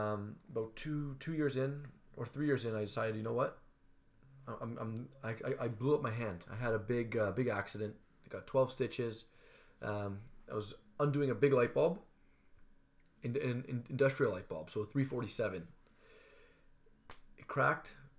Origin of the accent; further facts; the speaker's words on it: Toronto, Ontario, Canada; Yeah, so, you know, just like you, I'm from Toronto, Canada.